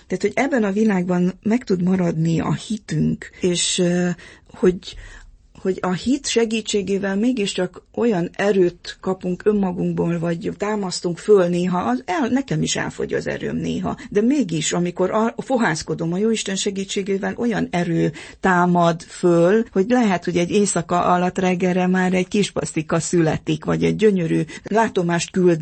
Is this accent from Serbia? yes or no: no; Székely Land, Romania; Kimondhatatlanul hálás vagyok, hogy abba a családba születtem, ahová. Tehát, hogy székely lehettem, hogy én az én édesapám … korondi fazekasmester és édesanyám